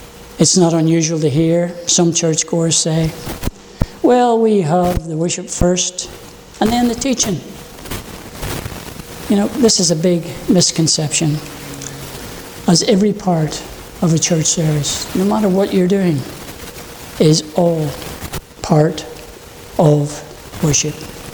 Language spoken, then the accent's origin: English; Northern Ireland, United Kingdom; Being an Irishman, July, we always have that song, you know